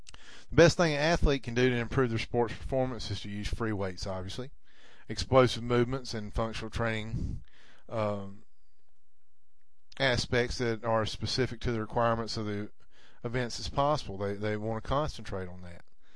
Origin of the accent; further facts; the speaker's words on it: the South, United States; accent: Southern drawl; As you can tell, I'm from the South. I've got a bit of a Southern drawl.